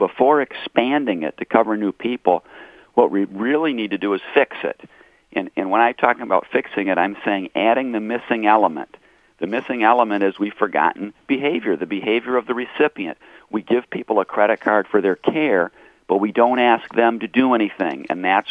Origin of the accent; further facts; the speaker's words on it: Flint, Michigan, United States; I'm originally from Flint, so I'm from a core city.